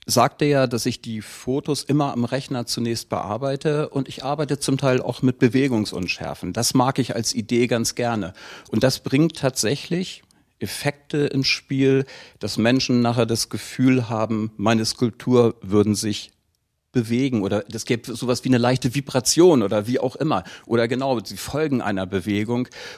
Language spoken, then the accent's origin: German; Osten, Lower Saxony, Germany; born there; Also tatsächlich bin ich in eine Seefahrerfamilie reingeboren